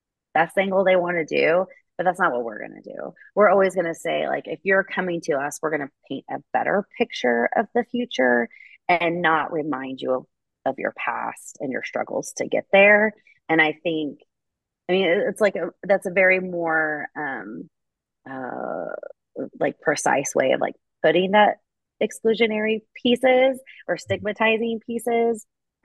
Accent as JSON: {"language": "English", "region": "Oklahoma", "country": "United States", "said": "I just say that because I'm from Oklahoma."}